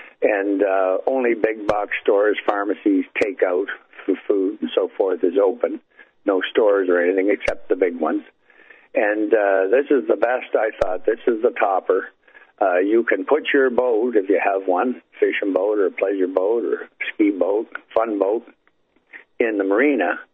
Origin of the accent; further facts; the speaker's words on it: Canada; I'm a Canadian, as any of you who've listened for this past year know. I'm on the show fairly regularly, always my great pleasure. America being my second home, South Florida specifically.